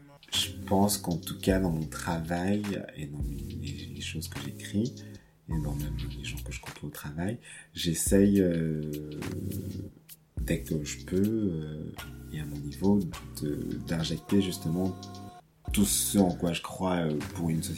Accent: Cameroon; en grandissant au Cameroun, comme un enfant de France en partie, surtout dans ma famille

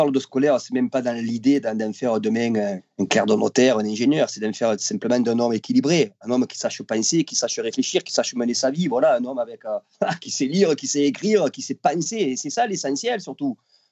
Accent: Marseille, Provence-Alpes-Côte d'Azur, France; Chez nous, à Marseille

